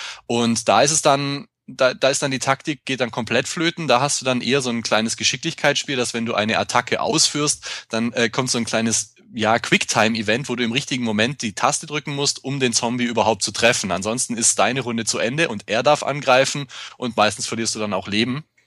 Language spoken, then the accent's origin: German; Swabia, Germany; ich bin Schwabe